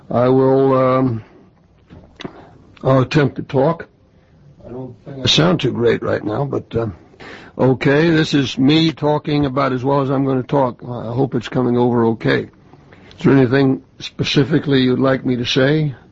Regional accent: San Antonio, Texas, United States; born there; I was born in San Antonio, Texas.

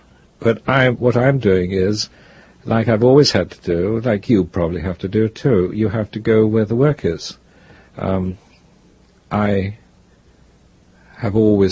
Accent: England, United Kingdom; moved away as an adult; now in United States; And then when I came to the States from England, I went to Hollywood

